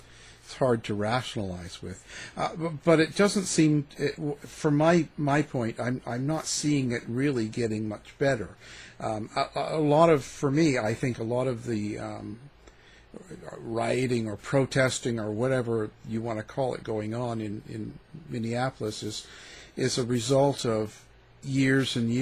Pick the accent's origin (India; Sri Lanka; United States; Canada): Canada; I was growing up in Canada